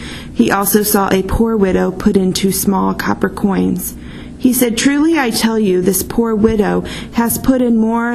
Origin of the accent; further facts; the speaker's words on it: Indianapolis, Indiana, United States; I'm a Midler student, and my hometown is Indianapolis, Indiana.